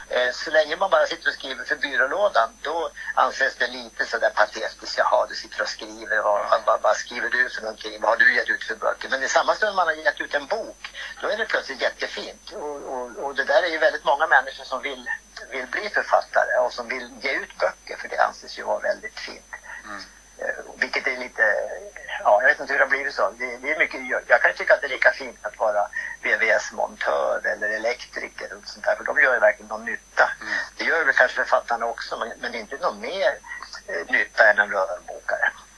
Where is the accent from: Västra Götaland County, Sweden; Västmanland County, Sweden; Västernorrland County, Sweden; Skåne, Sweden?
Västernorrland County, Sweden; Härnösand; Jag kommer från Norrland. Härnösand, min hemstad.